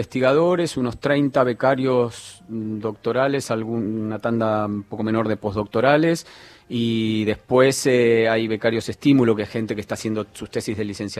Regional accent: Lanús, Buenos Aires Province, Argentina; De Lanús.

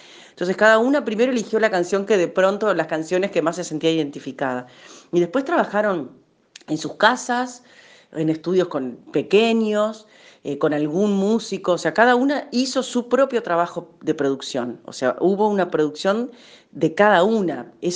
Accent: Paysandú, Uruguay; now in Montevideo, Uruguay; yo a los 20 años me fui a vivir a Montevideo a estudiar, o sea, tengo más de la mitad de mi vida no viviendo en Paysandú, que es mi ciudad natal

